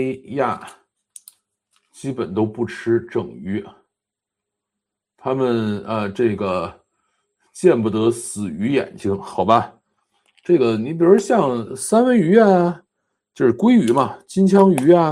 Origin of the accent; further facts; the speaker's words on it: Changzhou, Jiangsu, China; 我们小时候就是大户人家是会吃这个河豚的，因为我们家是常州人，